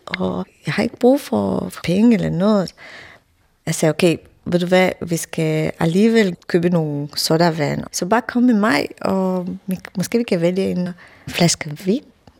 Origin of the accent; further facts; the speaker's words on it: Romania; Kan det passe, at I kommer fra Rumænien? Ja, sagde vi så.